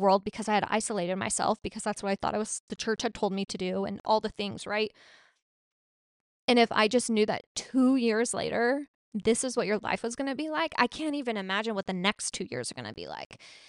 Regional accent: Arizona, United States; And so I'm from Arizona. I'm not from Scottsdale

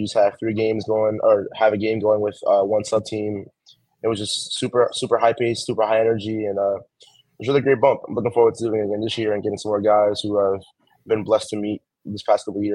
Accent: New Jersey, United States; So, I mean, unbiased, but I'm from Jersey. I played basketball in New York the last few years.

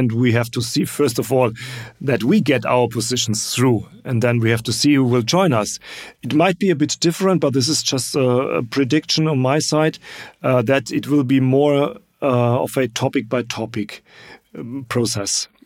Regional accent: Germany; my home country, Germany, is the most prominent one.

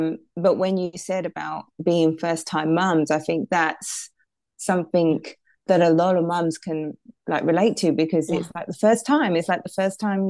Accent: London, United Kingdom; also born or lived in Dominican Republic; I am British. I was born and raised in London. But I spent 6 years in the Dominican Republic

